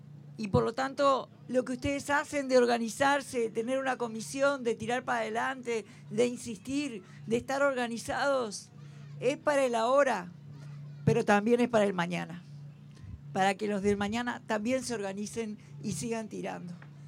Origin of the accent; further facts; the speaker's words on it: Uruguay; como uruguaya es un orgullo haberte escuchado